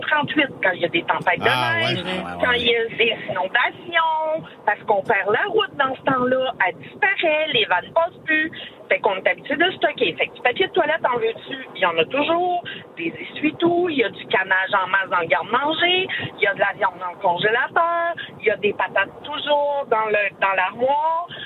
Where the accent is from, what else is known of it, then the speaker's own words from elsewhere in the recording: Quebec, Canada; on est originaire tous les deux de la Côte-Nord. Moi, je viens de la Mangani. Mon chum est originaire de Port-Cartier.